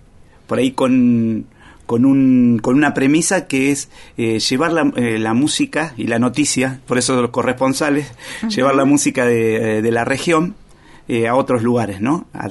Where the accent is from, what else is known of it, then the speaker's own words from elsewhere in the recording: Choele Choel, Río Negro, Argentina; Yo soy rionegrino, de una localidad que se llama Choelechuel, que está en el centro de Río Negro, en el valle medio del Río Negro